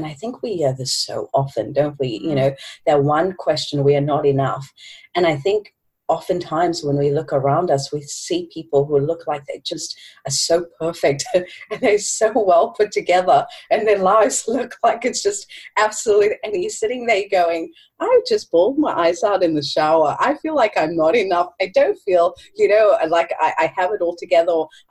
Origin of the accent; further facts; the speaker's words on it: Cape Town, Western Cape, South Africa; I'm from Cape Town, South Africa